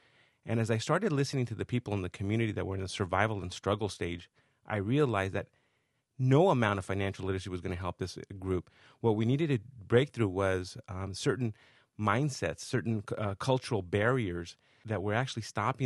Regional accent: Los Angeles, California, United States; I grew up in East L.A. in Boyle Heights in a barrio, a tough neighborhood of East Los Angeles, California, and made it out of the barrio

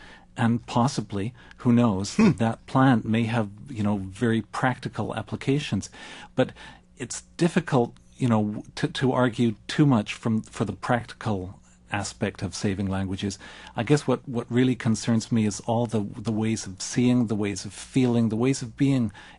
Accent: Western Canada, Canada; And when I was growing up, I just took it for granted growing up in Western Canada that English was dominant.

